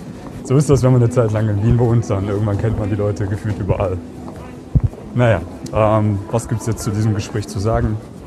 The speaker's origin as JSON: {"language": "German", "country": "Germany", "lives_now": "Austria", "said": "Deutschland, Piefke."}